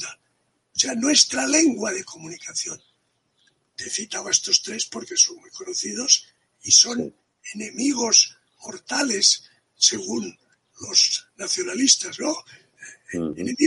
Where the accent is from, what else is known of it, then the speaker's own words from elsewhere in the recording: Catalonia, Spain; Que somos catalanes y españoles.